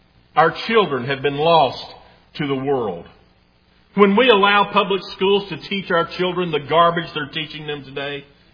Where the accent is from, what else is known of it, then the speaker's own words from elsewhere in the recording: Tennessee, United States; I'm glad to be an American. And I'm proud to be from East Tennessee.